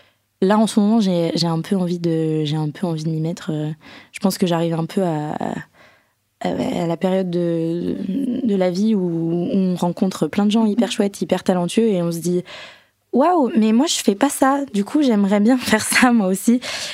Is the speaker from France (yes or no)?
yes; Fresnes, Île-de-France, France; also born or lived in Antony; Dans les Hauts-de-Seine, juste à côté. Et j'ai grandi à Fresnes, jusqu'à l'année dernière. Là, j'ai déménagé il y a peu, mais voilà, sinon on vient de Fresnes.